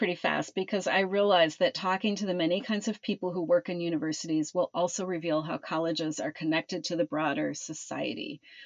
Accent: Madison, Wisconsin, United States; from Madison, Wisconsin.

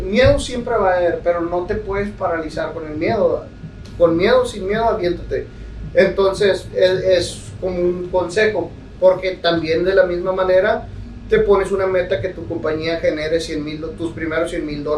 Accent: Mexico; now in United States; Un saludo para todos la gente de mi tierra. No nada más porque te vengas a Estados Unidos vas a hacer dinero.

